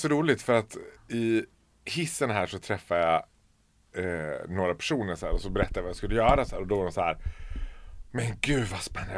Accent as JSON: {"language": "Swedish", "town": "Borlänge", "region": "Dalarna County", "country": "Sweden", "tie": "born or raised there", "said": "Jag är född och uppvuxen i Borlänge. Som är Sveriges fulaste stad."}